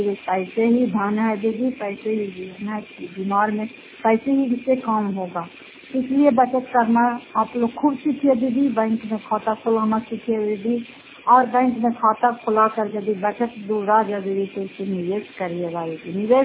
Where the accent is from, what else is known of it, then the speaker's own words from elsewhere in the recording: Fatehpur, Bihar, India; घर फतेहपुर पंचायत मोटरों का जिला नालंदा रायपतरा ब्लॉक की निवासी हूँ।